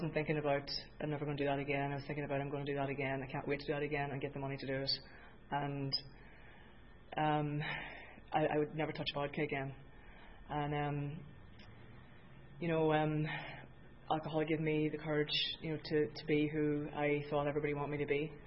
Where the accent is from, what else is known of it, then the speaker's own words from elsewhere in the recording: Ireland; I'm obviously Irish, and, you know, I come from a good family.